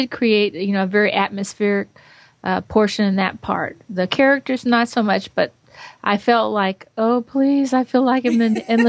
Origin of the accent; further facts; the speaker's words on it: Georgia, United States; from Georgia.